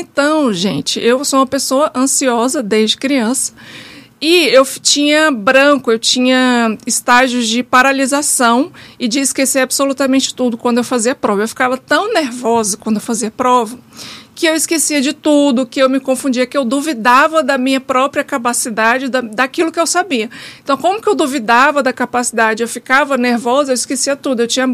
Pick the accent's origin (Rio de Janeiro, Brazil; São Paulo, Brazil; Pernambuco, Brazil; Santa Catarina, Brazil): Rio de Janeiro, Brazil; Não sei se você sabe, mas eu sou carioca, então desde criança a gente ia na praia